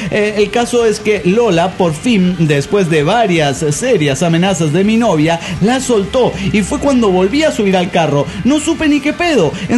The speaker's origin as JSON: {"language": "Spanish", "country": "Panama", "said": "en mi país, entre los adultos mayores, existe la creencia que cuando hace mucho calor, temblará. Ah, mire usted, chale, en Panamá cuando te empiezas a abanicar"}